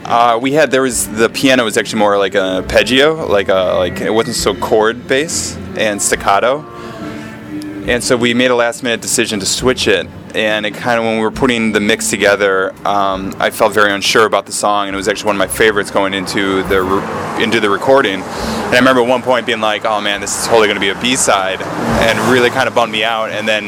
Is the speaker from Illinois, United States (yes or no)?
yes; Chicago, Illinois, United States; Our other guitar player is from Chicago. We're all from Chicago except for Mike.